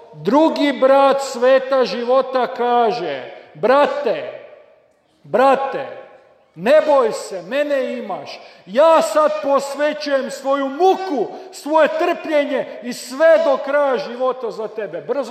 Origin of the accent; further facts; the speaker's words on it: Ferdinandovac, Koprivnica-Križevci County, Croatia; Ja sam iz Podravine. Iz mjesta koje se zove Ferdinandovac, a zemljaci su mi selo do mene.